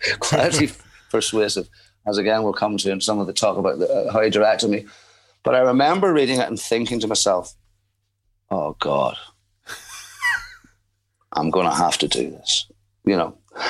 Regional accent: Coleraine, Northern Ireland, United Kingdom; So I grew up in Coleraine. Derry was about 28 miles away.

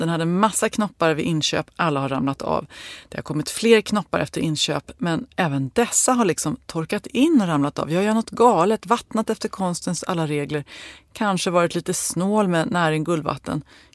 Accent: Sollentuna, Stockholm County, Sweden; Hej kära ni. … från Sollentuna. Där är jag uppväxt.

